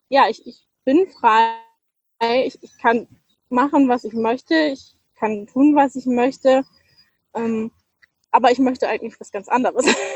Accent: Northern Germany, Germany; Ich komme aus Norddeutschland, weißt du, der höchste Berg ist der Deich.

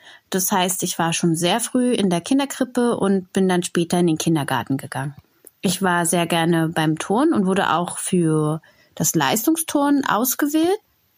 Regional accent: Berlin, Germany; Meine Kindheit in der DDR habe ich als normal erlebt. Ich hatte meine Mutter, meine Großeltern, meine Tante, Onkel, Cousin, Cousin. Wir haben in einer Wohnung im Prenzlauer Berg gewohnt

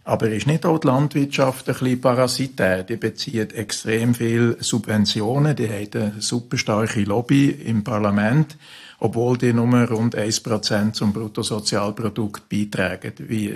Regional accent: Bern, Switzerland; ich komme aus dem Kanton Bern, wir haben auch gewisse Regionen, die sehr ländlich sind natürlich

